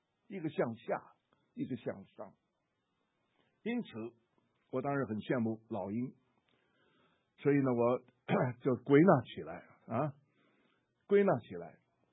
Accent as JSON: {"language": "Chinese", "region": "Shanghai", "country": "China", "said": "我们上海人有一句话，上海话怎么讲我忘了"}